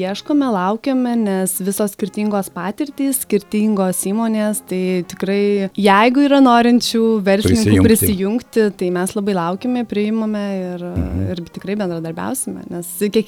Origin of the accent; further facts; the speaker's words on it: Alytus, Alytus County, Lithuania; Esu alytiškė, bet studijavau užsienyje.